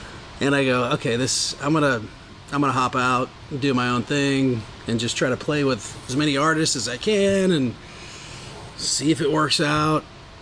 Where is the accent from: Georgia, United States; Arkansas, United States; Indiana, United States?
Arkansas, United States; Fort Smith; I'm from Arkansas, from Fort Smith, Arkansas.